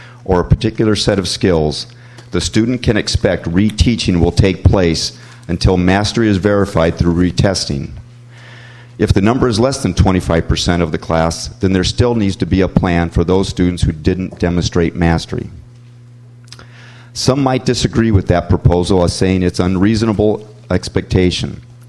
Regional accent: San Luis Obispo, California, United States; I'm from San Luis Obispo.

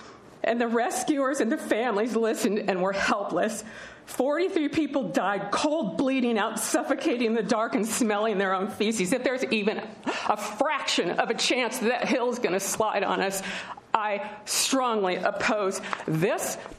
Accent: Washington, United States; I'm from Washington.

